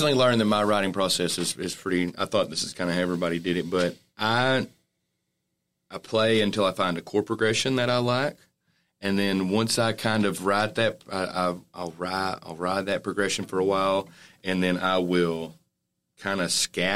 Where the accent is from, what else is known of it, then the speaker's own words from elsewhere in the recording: Clarksville, Texas, United States; also born or lived in Texarkana; I'm not really. So, I'm from Clarksville, Texas, but my dad has lived in Texarkana since I was a little kid.